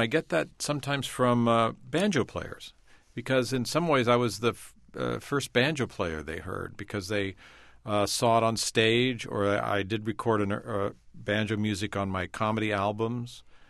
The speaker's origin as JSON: {"language": "English", "region": "Texas", "country": "United States", "tie": "born there", "said": "I was born in Texas."}